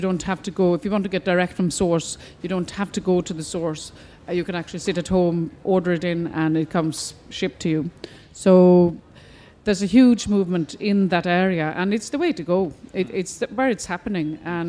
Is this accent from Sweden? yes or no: yes; Sweden; moved away as an adult; now in Ireland; when I came from Sweden, when I came to the west coast of Ireland.